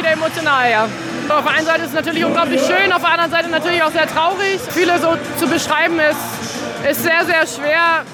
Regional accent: Lower Saxony, Germany; Ich bin gebürtige Niedersächsin, ich bin unweit von hier geboren

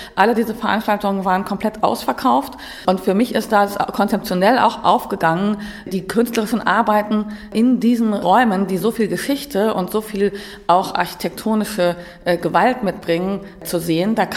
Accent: Hanover, Lower Saxony, Germany; born there

